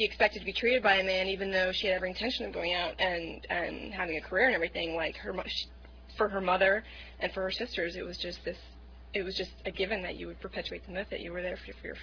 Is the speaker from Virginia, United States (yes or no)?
yes; Virginia, United States; I'm from Northern Virginia.